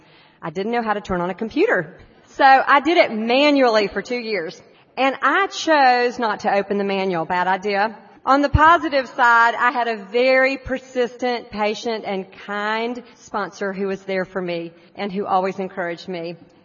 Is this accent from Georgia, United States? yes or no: yes; Atlanta, Georgia, United States; from Atlanta, Georgia.